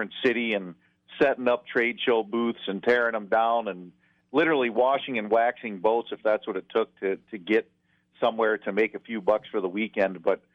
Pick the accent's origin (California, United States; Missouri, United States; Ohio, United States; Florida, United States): Ohio, United States; I think it was. I grew up in Northeast Ohio.